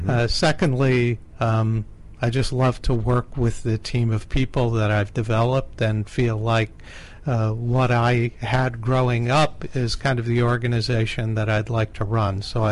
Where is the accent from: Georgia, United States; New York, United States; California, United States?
New York, United States; Messina; I grew up in a little town called Messina, New York.